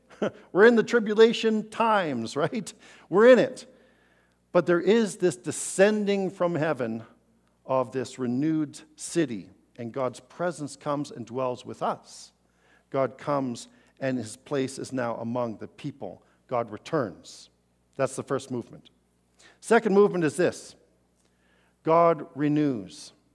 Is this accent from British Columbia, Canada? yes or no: yes; British Columbia, Canada; I grew up in the Okanagan and wasn't very used to the ocean.